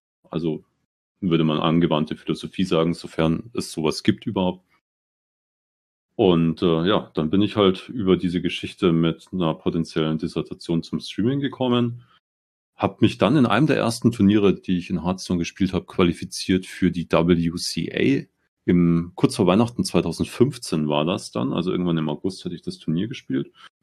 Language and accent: German; Munich, Bavaria, Germany; born there; Ursprünglich gebürtig in Minger in München für die Einheimischen.